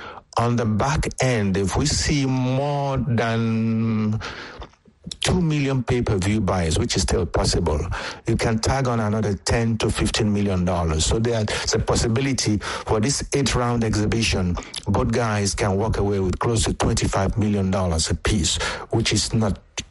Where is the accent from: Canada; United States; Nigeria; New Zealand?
Nigeria; I'm a Nigerian. In Nigeria, we have something called shakara.